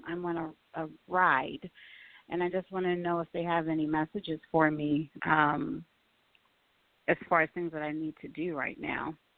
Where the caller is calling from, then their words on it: Baltimore, Maryland, United States; Hi, guys. … I'm calling from Baltimore.